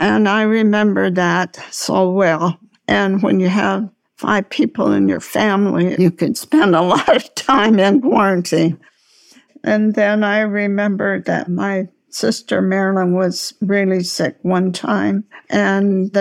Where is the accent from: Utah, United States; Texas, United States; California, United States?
Utah, United States; Ogden; I grew up in Ogden, and I went to the Lorne Farr School, and I lived on 22nd Street. At first, we lived on Jackson and 22nd, and we lived in the 13th Ward.